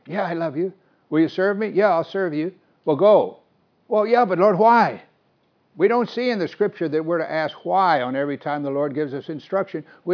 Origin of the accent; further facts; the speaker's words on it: Missouri, United States; I grew up back in Missouri and the farmers would put no trespassing signs in their wooded areas and so forth.